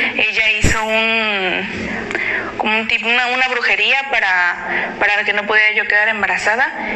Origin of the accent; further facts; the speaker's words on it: Veracruz, Mexico; vengo de Veracruz